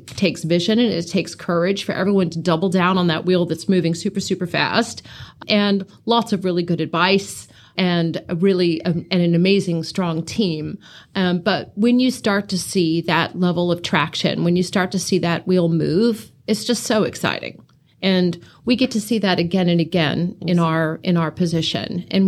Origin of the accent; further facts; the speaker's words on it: United States; now in New Zealand; I mean, you can tell from my accent, I'm not from around here. I'm an American. I'm also Kiwi.